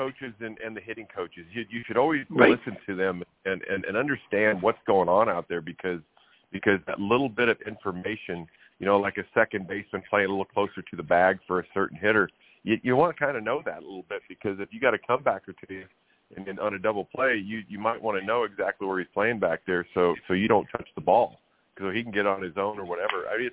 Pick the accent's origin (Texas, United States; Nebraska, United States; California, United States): Nebraska, United States; like I come from Nebraska and there's no chance you could be outside, you know, all winter long or all year long.